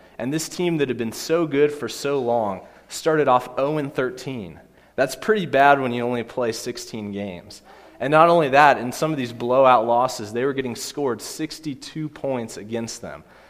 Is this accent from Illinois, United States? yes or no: no; Kansas City, Missouri, United States; Growing up in Kansas City, I knew what it was like to root for the Royals